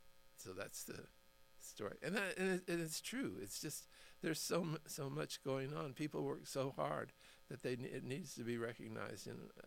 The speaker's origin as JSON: {"language": "English", "town": "Oklahoma City", "region": "Oklahoma", "country": "United States", "tie": "born or raised there", "also_born_or_lived": "Kansas", "said": "I keep saying that I keep moving north, but I was born and raised in Oklahoma, in Oklahoma City."}